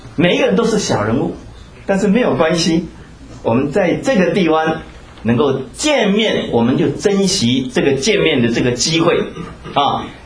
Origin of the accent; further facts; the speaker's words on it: Taiwan; now in United States; 我是从台湾来的